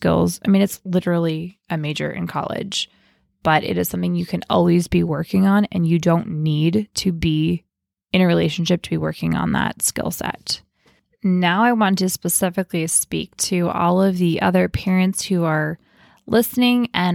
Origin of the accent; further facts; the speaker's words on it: New Jersey, United States; now in Pittsburgh, United States; I grew up in New Jersey. We got married and we live here in Pittsburgh.